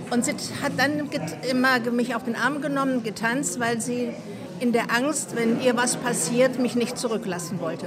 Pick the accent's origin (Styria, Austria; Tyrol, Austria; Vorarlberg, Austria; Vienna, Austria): Vienna, Austria; born there; Und es muss in Wien gewesen sein, weil ich bin in Wien geboren.